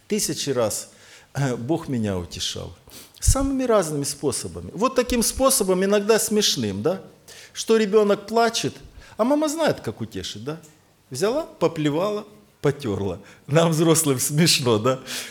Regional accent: Myrhorod, Poltava Oblast, Ukraine; Ну, вы же знаете, что я из Миргорода, да?

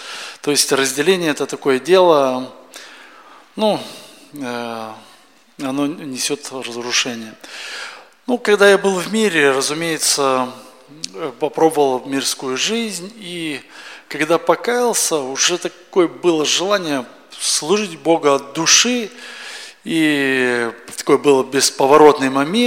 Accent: Chisinau, Chișinău, Moldova; мы из Кишинева.

